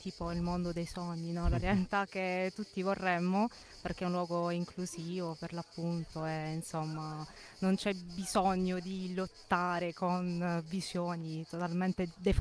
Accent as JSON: {"language": "Italian", "town": "Bari", "region": "Apulia", "country": "Italy", "said": "da Bari e studio a Bari."}